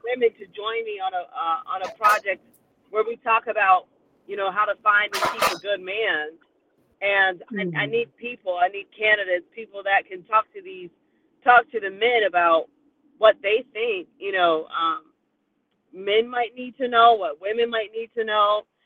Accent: Sarasota, Florida, United States; now in Tampa, United States; I'm from Sarasota, Florida, but I'm based near Tampa, Florida.

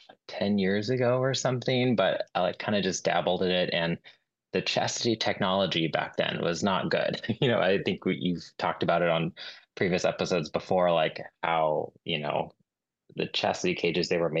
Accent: United States; born there; I'm Chinese American, but I was born here.

